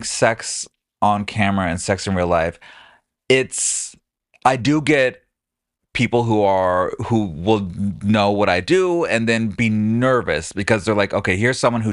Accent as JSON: {"language": "English", "town": "Anna Maria Island", "region": "Florida", "country": "United States", "said": "I'm from Anna Maria Island, Florida, which is on the Gulf Coast, it's a tiny little beautiful island."}